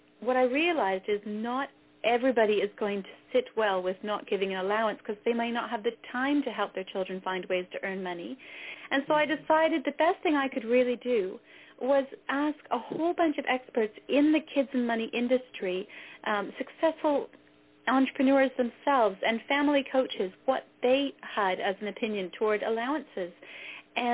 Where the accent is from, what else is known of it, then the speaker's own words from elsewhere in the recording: Canada; also born or lived in Netherlands / New Zealand; I am from Canada, but my accent is a bit mixed up because I've lived in Holland and New Zealand as well.